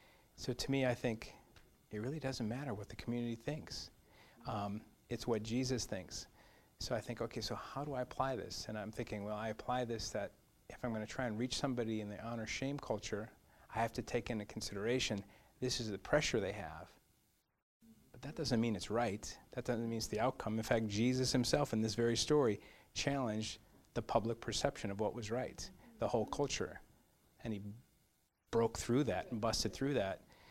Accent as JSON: {"language": "English", "country": "United States", "said": "I think, as an American, I think, who cares?"}